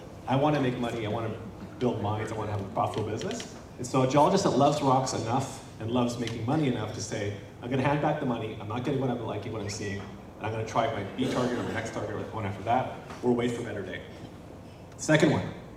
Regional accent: Canada; I love Canada, I'm from Canada, I'm a little frustrated with it these days, but I still love my country.

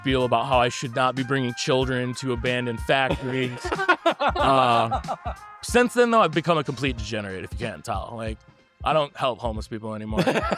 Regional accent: Michigan, United States; I'm from Downriver.

